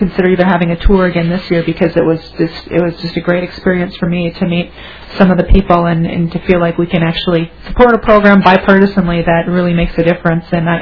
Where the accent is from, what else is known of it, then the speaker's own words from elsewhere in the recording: Minnesota, United States; which I'm originally from Central Minnesota, close to your district.